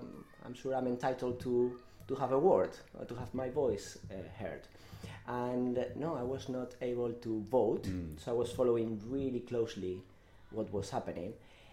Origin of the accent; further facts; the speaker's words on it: Madrid, Community of Madrid, Spain; also born or lived in Belgium; now in London, United Kingdom; Although from my accent, you might think I'm from Brighton. I was born and bred in Madrid.